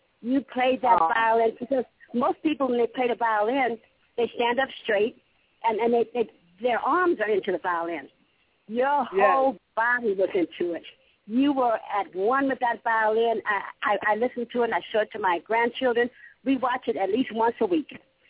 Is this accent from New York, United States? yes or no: no; Nevada, United States; I'm from Nevada.